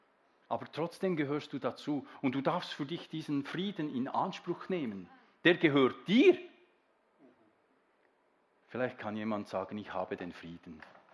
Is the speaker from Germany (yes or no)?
no; Switzerland; ich bin Schweizer, aber ich habe den Pass.